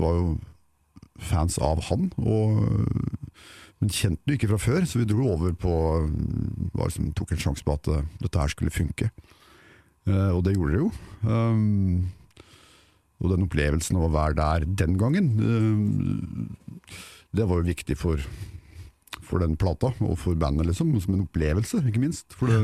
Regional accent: Ål, Buskerud, Norway; så var jeg tilfelligvis hjemme på Ål for å gjøre siviltjeneste akkurat da, og jeg hadde jo flyttet ut, men var tilbake for å gjøre det

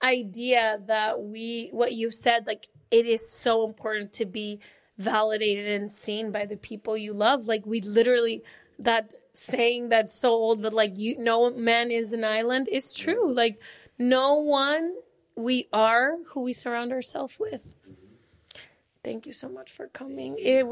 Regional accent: Guadalajara, Jalisco, Mexico; Yeah, we're from Guadalajara.

